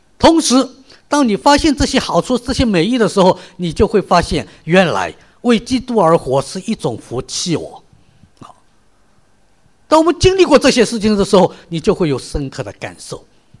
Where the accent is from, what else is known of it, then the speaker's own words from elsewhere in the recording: China; now in Australia; 还以为在心里边潜意识中我是一个中国人。